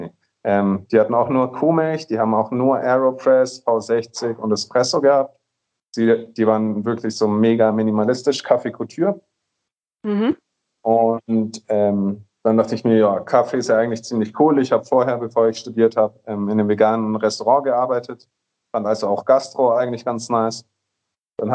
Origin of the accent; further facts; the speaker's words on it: Nuremberg, Bavaria, Germany; also born or lived in Vienna; ich komme aus Nürnberg, habe in Wien studiert, in Österreich.